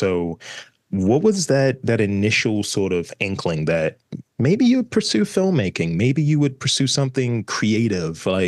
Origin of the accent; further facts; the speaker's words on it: Baltimore, Maryland, United States; They don't hear an accent, so they're not sure where I'm from. I'm like, man, I'm from East Baltimore.